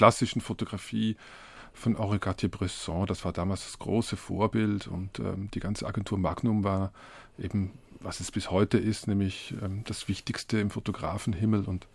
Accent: Switzerland; ich bin in der Schweiz aufgewachsen, aber meine Familie lebte seit Mitte der 60er Jahre größtenteils in Italien.

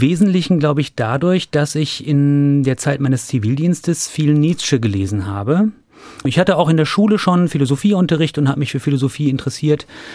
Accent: North Rhine-Westphalia, Germany; Ich bin Sauerländer. Ich habe auch immer noch einen Bezug in meine Heimat. Meine Eltern leben dort noch.

